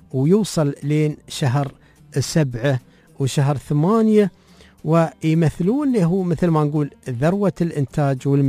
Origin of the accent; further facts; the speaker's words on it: Oman; الرطب عندنا في سلطنة عمان